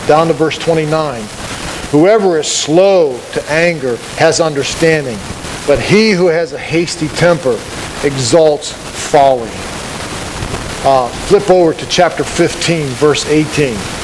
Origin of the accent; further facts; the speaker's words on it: Pittsburgh, Pennsylvania, United States; I think many of you know that I grew up near Pittsburgh.